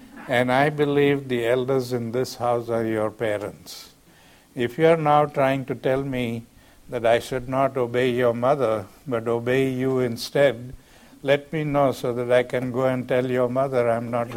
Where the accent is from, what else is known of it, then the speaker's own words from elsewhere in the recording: South Africa; I came to him from South Africa after the prejudices that I suffered, the physical beatings and so on.